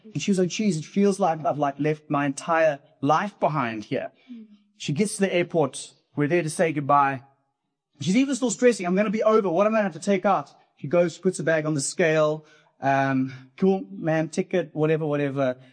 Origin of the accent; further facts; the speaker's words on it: Zimbabwe; now in Cape Town, South Africa; I was raised in Zimbabwe, but I've been down in Cape Town for about 20 years now.